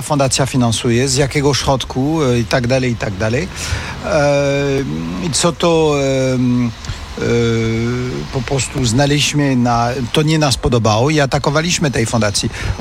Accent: France; now in Vilnius, Lithuania; jestem Francuzem. Moja rodzina wyemigrowała do Francji po powstaniu listopadowego

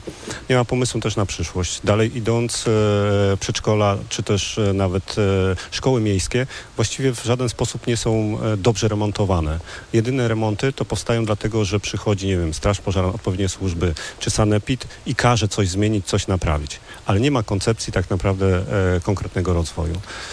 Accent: Zielona Góra, Lubusz Voivodeship, Poland; ja tutaj się urodziłem, w tym mieście się urodziłem, tutaj się wychowałem, tutaj w tym mieście także uczyłem się, studiowałem

